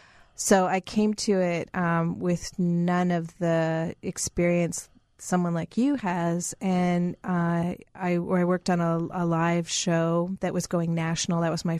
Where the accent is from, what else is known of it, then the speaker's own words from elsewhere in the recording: Winnipeg, Manitoba, Canada; I was born in Winnipeg, and so I grew up listening to the CBC